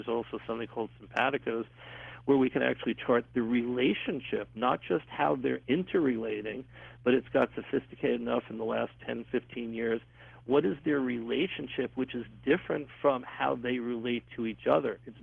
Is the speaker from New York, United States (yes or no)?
yes; New York, United States; why I grew up in New York, where I had all that access to sports